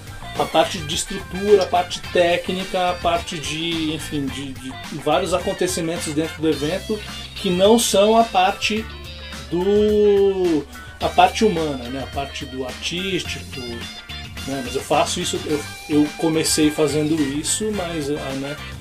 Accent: Uberaba, Minas Gerais, Brazil; E sou de Uberaba, né?

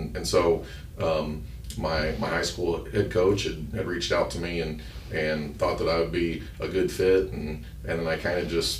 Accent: Phoenix, Arizona, United States; And then soon after I was born, we moved to Phoenix, Arizona. And so I was raised in Phoenix, lived in Phoenix for about 30 years.

